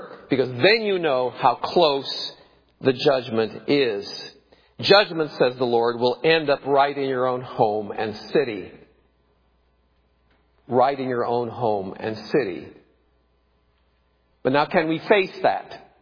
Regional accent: Iowa, United States; when I was growing up in Iowa, it was a summer storm.

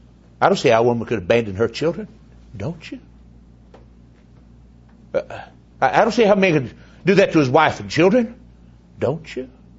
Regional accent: North Carolina, United States; born there; I was born in Bladen County, North Carolina, 1950.

